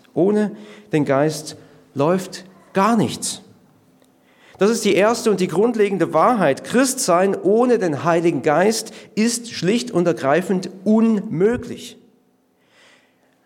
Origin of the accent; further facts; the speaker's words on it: Winterthur, Zurich, Switzerland; born there; so einen typischen Trolleybus aus Winterthur. Das ist meine Geburtsstadt.